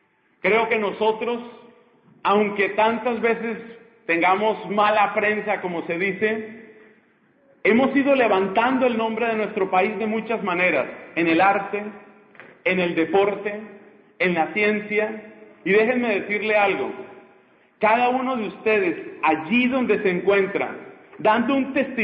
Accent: Colombia; moved away; muchos de los que estamos fuera del país tenemos historias de dolor que contar, incluso de por qué salimos de Colombia. Pero hoy quisiera abrazar a todos mis hermanos colombianos y colombianas

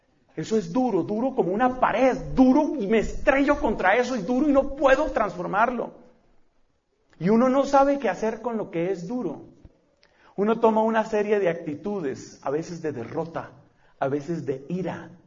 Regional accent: Colombia; como yo soy colombiano, yo tengo que tener una visa

